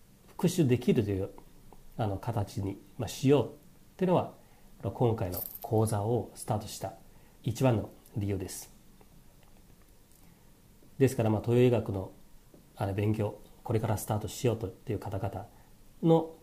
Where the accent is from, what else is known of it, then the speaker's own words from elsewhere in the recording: China; Japanese is a second language; now in Japan; 私、まあ、出身なんですけども、中国大陸の方なんですね。で今から二十数年前来日しまして、当然日本語ってはオリジナルではないです。